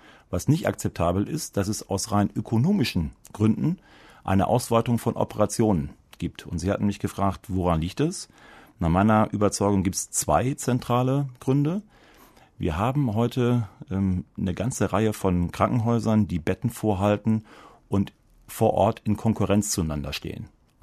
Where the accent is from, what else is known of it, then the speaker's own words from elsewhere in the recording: Germany; Ich bin gebürtiger aus Friese und weiß, was es heißt, auf dem Land Versorgung zu organisieren.